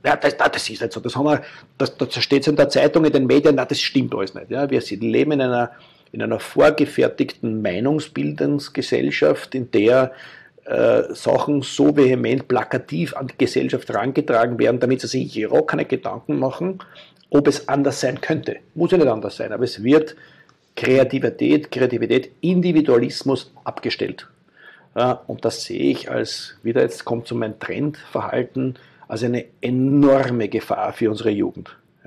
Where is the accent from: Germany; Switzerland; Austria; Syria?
Austria; Ich sehe mich also nicht als Österreicher oder Europäer. Ich bin jemand mit österreichischem Background und mit Kultur, mit dem ich aufgewachsen bin